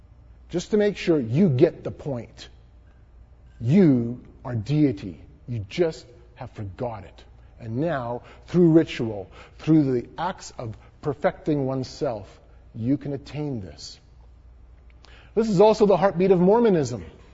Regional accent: Gladstone, Manitoba, Canada; in my hometown. Now, my hometown is called Gladstone, Manitoba. Some of you probably have driven through it.

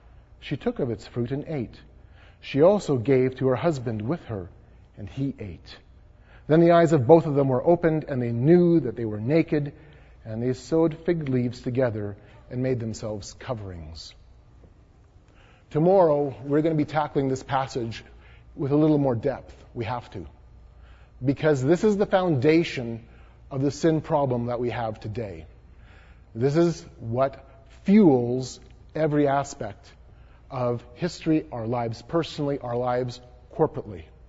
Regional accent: Gladstone, Manitoba, Canada; in my hometown. Now, my hometown is called Gladstone, Manitoba. Some of you probably have driven through it.

